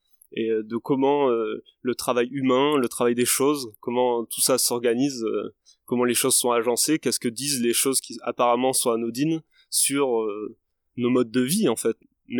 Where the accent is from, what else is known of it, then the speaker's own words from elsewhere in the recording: L'Union, Occitanie, France; Bonjour, moi je viens de l'Union.